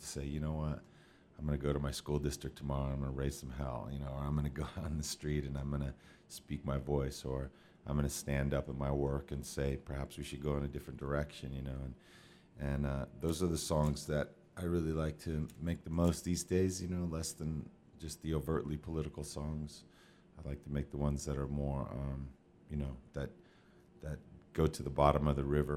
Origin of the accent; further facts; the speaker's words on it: United States; I never thought as an American artist that it was my music to, you know, take on.